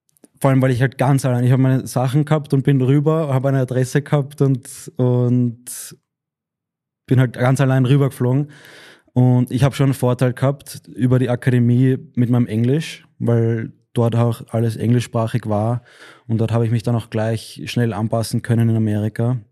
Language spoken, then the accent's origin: German; Lower Austria, Austria; also born or lived in Vienna; Also geboren in Wien, aufgewachsen in Niederösterreich. Also ich würde mich als Niederösterreicher bezeichnen